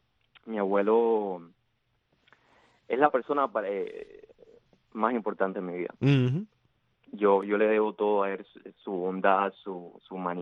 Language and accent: Spanish; Havana, Cuba; born there; Yo nací en La Habana, Cuba, en playa.